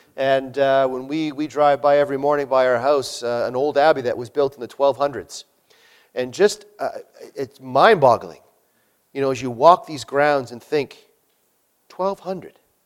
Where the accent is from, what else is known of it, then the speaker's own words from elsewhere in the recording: Canada; But once they find out we're Canadian, we're even more accepted, by the way. They just assume we're from America, but once we say we're Canadian, apparently we're in.